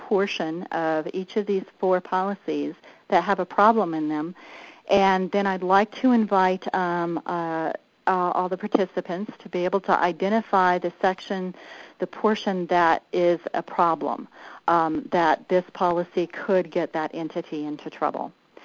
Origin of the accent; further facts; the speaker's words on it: Colorado, United States; I just kind of grabbed a bunch of policies that I've seen different entities develop in my home state of Colorado.